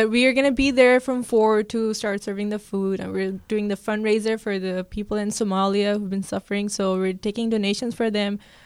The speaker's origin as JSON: {"language": "English", "country": "Pakistan", "tie": "born there", "said": "I was born in Pakistan, but it's like a mixture. My dad is from Afghanistan. My mom is from India. My brothers were born in Dubai."}